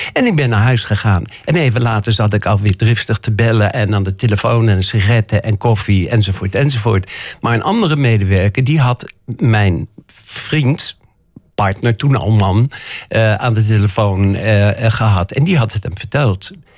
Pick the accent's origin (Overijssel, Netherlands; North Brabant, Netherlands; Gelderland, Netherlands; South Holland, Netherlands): Overijssel, Netherlands; Zwolle; Omdat ik uit Zwolle kwam.